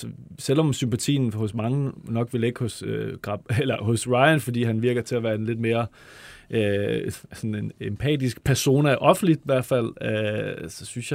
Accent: Poland; Jeg er polak, ja.

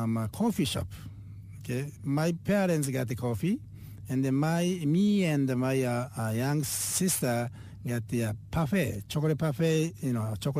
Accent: Hiroshima, Japan; my hometown, Hiroshima, has the professional baseball franchise team called Hiroshima Cubs.

